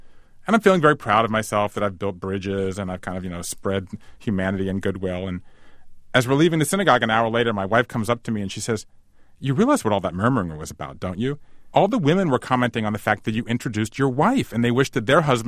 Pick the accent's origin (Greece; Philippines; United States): United States; Savannah, Georgia; I grew up in Savannah, Georgia. I was recently married in my childhood synagogue, and I introduced my wife.